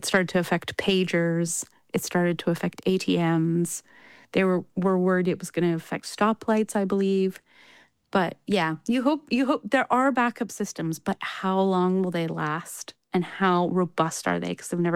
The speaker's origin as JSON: {"language": "English", "country": "Canada", "said": "Because, I mean, I'm Canadian. It's kind of the same thing."}